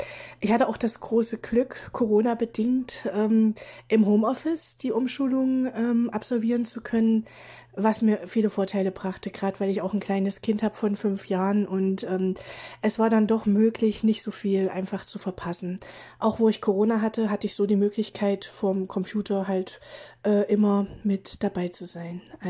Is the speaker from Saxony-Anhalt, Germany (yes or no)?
yes; Gräfenhainichen, Saxony-Anhalt, Germany; komme aus Sachsen-Anhalt, aus Gräfenhainichen. Das ist quasi in der Nähe von Lutherstadt-Wittenberg.